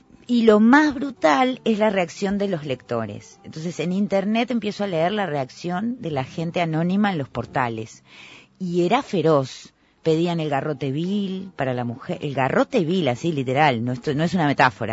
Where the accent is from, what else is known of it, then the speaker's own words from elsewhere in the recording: Montevideo, Uruguay; como buena montevideana